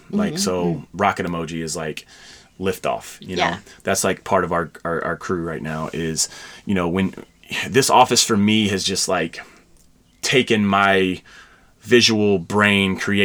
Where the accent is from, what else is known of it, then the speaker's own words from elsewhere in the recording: Kentucky, United States; when I leave and I go out of town and I tell someone I'm from Kentucky, there's three things that come up: horse racing and Derby, Muhammad Ali and bourbon.